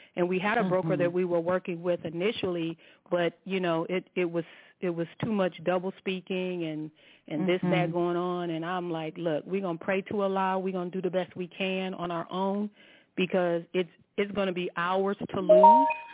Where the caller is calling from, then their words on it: Brownwood, Texas, United States; in Brownwood.